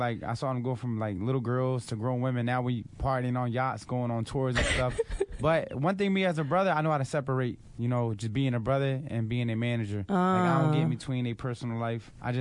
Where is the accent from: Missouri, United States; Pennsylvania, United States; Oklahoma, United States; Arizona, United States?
Pennsylvania, United States; Philadelphia; born there; I was born in North Philly. I was born from the hood, but my daughter was born in the palace.